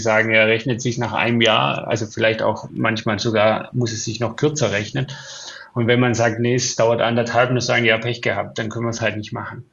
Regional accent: Bavaria, Germany; Ich bin im Allgäu aufgewachsen.

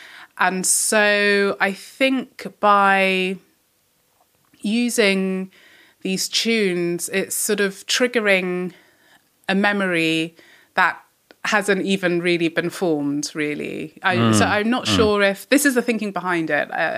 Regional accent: England, United Kingdom; So I'm specifically English and British.

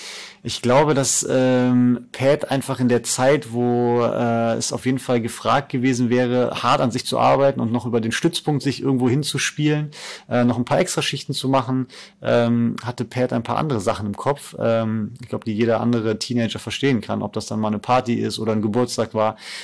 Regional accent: North Rhine-Westphalia, Germany; Meine Heimat. Also Köln war besonders, auch als Stadt, weil ich im Endeffekt 20 Minuten in Bonn war bei meiner Familie.

